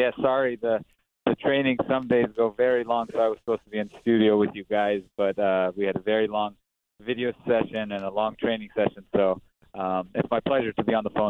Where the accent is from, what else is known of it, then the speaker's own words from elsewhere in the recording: San Jose, California, United States; So I grew up in San Jose, and then the San Jose Earthquakes drafted me in the MLS draft once I graduated college.